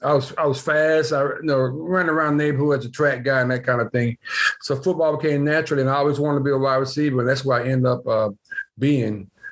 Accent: Fairfield, Alabama, United States; We grew up in Fairfield, Alabama, but then we moved over to Bush Hills, which I was in sixth grade.

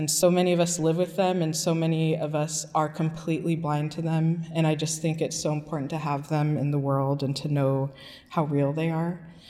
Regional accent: Portland, United States; I grew up here in Portland. My mom is Guatemalan. My dad is white with the mixed background, Irish and stuff.

